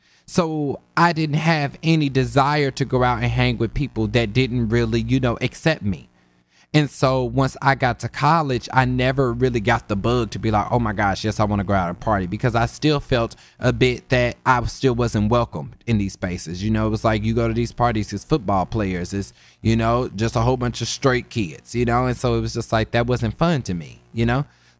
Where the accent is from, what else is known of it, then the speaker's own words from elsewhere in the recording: Kansas, United States; moved away; But I think growing up in Kansas, I don't think I realized the homophobia of the Midwest until I had left